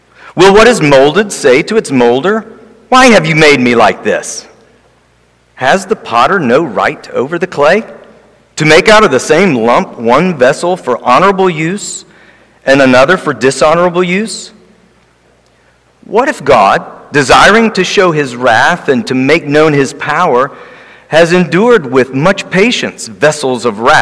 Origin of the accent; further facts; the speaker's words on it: Johnson City, Tennessee, United States; We were traveling from the mountains of East Tennessee, Johnson City is my hometown